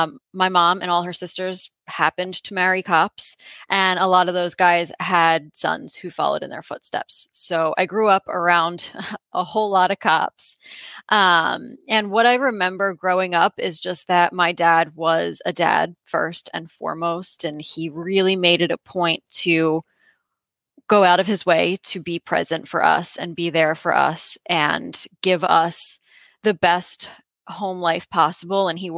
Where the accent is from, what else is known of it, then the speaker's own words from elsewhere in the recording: Philadelphia, Pennsylvania, United States; So I grew up in Philadelphia. As you mentioned, my dad was a police officer for as long as I can remember.